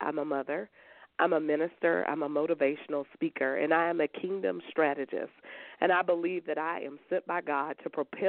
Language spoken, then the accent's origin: English; Columbia, South Carolina, United States; I'm from Columbia, South Carolina